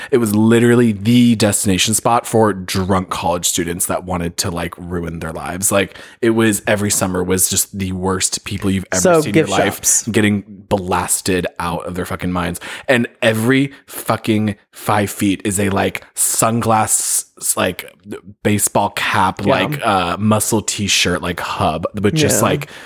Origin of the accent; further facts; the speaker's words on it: San Diego, California, United States; Well, I grew up in San Diego, so like literally